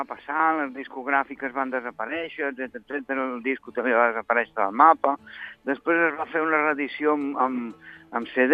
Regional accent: Barcelona, Catalonia, Spain; also born or lived in Mallorca / Formentera; Però importat a Barcelona ja quan tenia 2 anys i mig, una cosa així, no? És a dir, que jo sóc balear de Mallorca

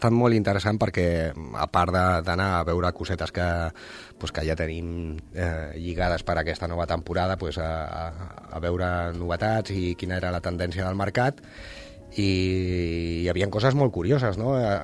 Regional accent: Barcelona, Catalonia, Spain; jo que sóc de Barcelona, doncs el mes de febrer sempre ha sigut el mes més fred

